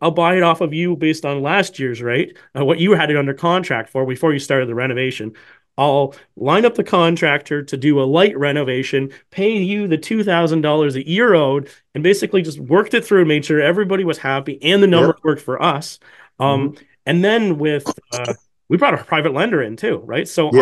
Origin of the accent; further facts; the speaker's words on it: Canada; So as a Canadian investor, typically $115,000, if you have less than